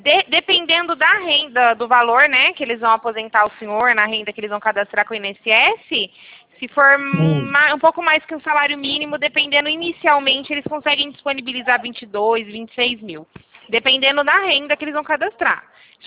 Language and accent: Portuguese; Rio Claro, São Paulo, Brazil; A gente é aqui do interior de São Paulo.